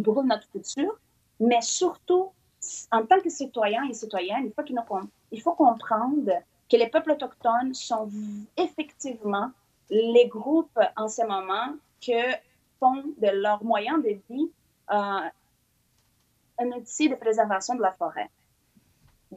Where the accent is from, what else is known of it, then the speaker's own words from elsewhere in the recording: Quebec, Canada; En tant que Québécois et Québécoise, j'en doute que ce soit un principe, une valeur de notre société